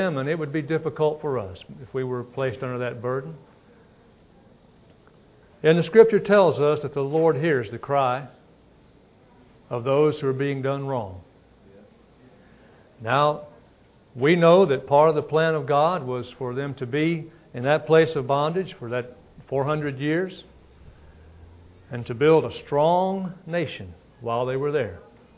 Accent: Louisiana, United States; I'm from LaRonge, Louisiana.

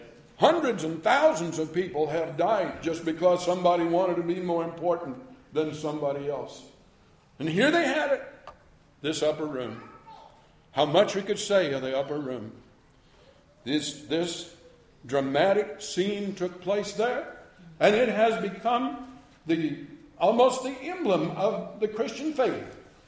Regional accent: United States; I'm an American. I find it very offensive. I've been raised from the time I could breathe air nearly to believe that we're all equal.

